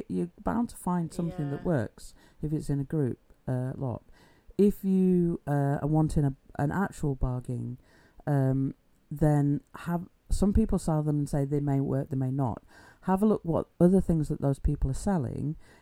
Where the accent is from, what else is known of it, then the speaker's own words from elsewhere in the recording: Wakefield, Yorkshire and the Humber, United Kingdom; I'm from Wakefield and we have a bridge that has a church on it called Chantry Bridge. It's beautiful. I love it. It's one of my favourite places in Wakefield.